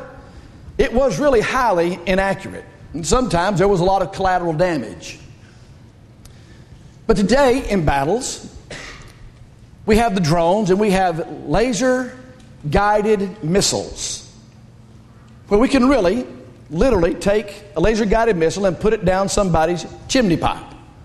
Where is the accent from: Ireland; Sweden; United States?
United States; And as an American, I take a great deal of pride